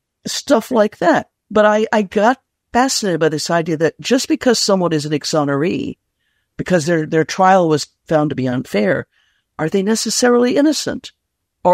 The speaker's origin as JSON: {"language": "English", "town": "Yorktown", "region": "Virginia", "country": "United States", "tie": "born or raised there", "said": "I started off the first couple of books in my hometown of Yorktown, Virginia."}